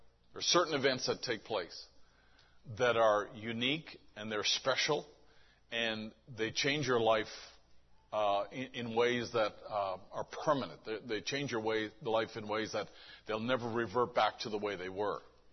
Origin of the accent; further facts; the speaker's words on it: St. John's, Newfoundland and Labrador, Canada; I was born May 28th in 1957. I grew up in Newfoundland. This is the old St. John's.